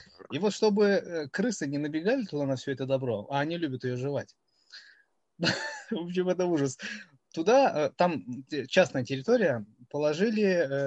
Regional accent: Ganja, Azerbaijan; я сам из Азербайджана. Город Гянджа. Раньше назывался Кировабад. Это вторая столица.

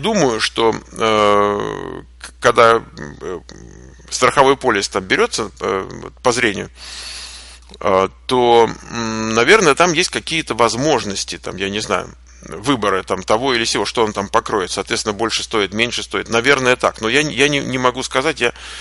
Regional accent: Moscow, Russia; вот я человек, который вырос в Москве

